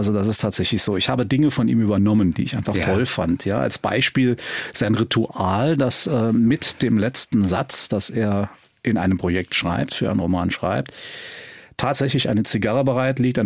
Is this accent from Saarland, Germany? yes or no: yes; Saarlouis, Saarland, Germany; Ich komme ja aus Saarlouis, Stadtteil Roden. Das liegt relativ nah an der Dillinger Hütte.